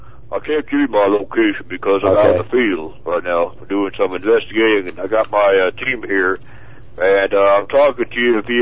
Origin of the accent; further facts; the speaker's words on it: East Coast, United States; And growing up on the East Coast, it was just natural for me to get into that kind of stuff.